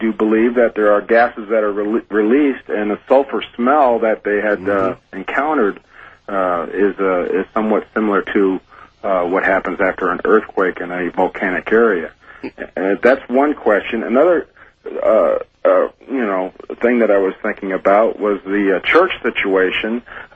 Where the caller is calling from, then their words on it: Joshua Tree, California, United States; I'm from Joshua Tree.